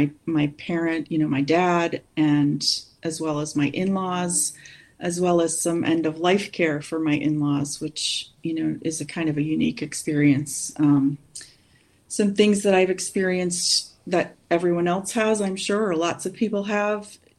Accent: Connecticut, United States; also born or lived in Washington State; But I'm originally from Connecticut. And so I lived there most of my life. Then we lived in Washington State for 5 years. And now we're in South Carolina.

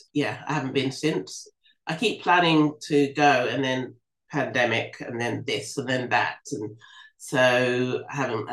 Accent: London, United Kingdom; I love London. It's my birthplace and I love it.

